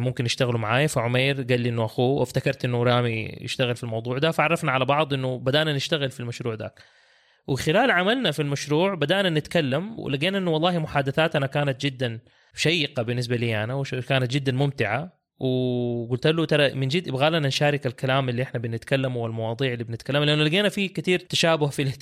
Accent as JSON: {"language": "Arabic", "town": "Jeddah", "region": "Makkah Province", "country": "Saudi Arabia", "tie": "born or raised there", "also_born_or_lived": "California", "said": "طالما بدأت بالمواليد، انا مواليد كاليفورنيا من مكة وساكن في جدة اغلب عمري."}